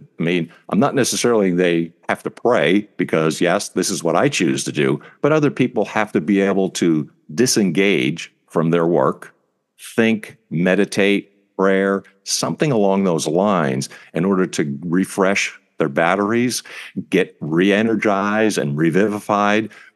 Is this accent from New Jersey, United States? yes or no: yes; New Jersey, United States; because we grew up in New Jersey.